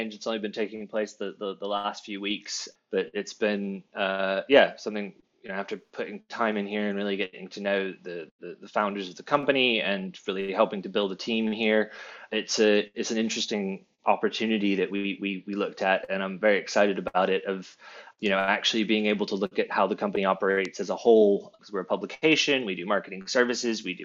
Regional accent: Atlanta, Georgia, United States; moved away as an adult; also born or lived in Nashville; now in United Kingdom; I'm originally from Atlanta, Georgia. Went to school for music business in Nashville, Tennessee. Moved over to the UK in 2007 to finish up my degree

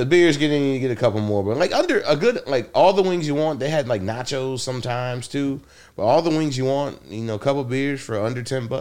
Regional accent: Detroit, Michigan, United States; moved away as an adult; Born, raised, was there until I went to college, University of Michigan.

